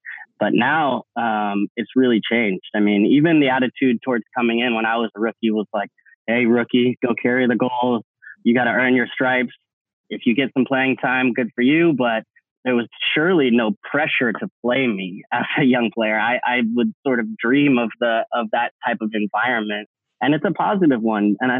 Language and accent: English; California, United States; I had to sort of manufacture those experiences growing up in the Bay Area